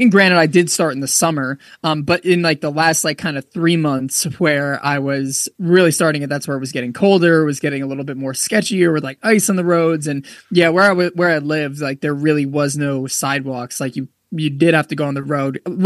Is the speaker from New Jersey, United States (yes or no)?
no; New York, United States; And you know, I grew up in New York, and you know, where I grew up in New York was, I mean, it was great.